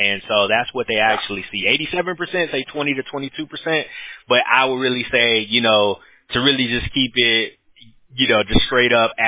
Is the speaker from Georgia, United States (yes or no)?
yes; Atlanta, Georgia, United States; now in Costa Rica; Our business is located in California, but I'm from Atlanta, but I actually stay in Costa Rica now. Me and my wife moved to Costa Rica in December of last year.